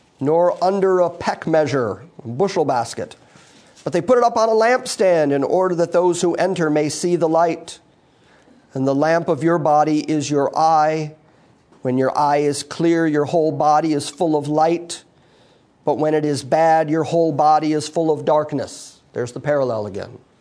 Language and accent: English; United States; first language English; For instance, I was born in America, I grew up speaking English, and therefore I do not just naturally speak Russian.